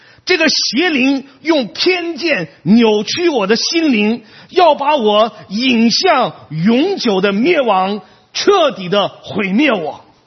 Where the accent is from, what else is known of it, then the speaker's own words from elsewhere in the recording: northern China, China; 我生在中国北方的一个小镇，在文化大革命中读完高中，那时我没有听说过上帝